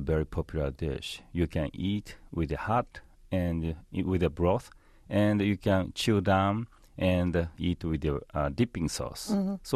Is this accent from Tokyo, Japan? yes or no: yes; Tokyo, Japan; English is a second language; now in United States; You know, I'm from Tokyo, and when I was a child, I eat a lot of soba